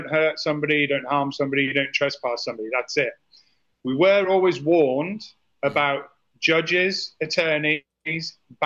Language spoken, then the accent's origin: English; England, United Kingdom; moved away as an adult; now in United States; So I grew up in England. I was brought up on a council estate or a housing estate, like the projects.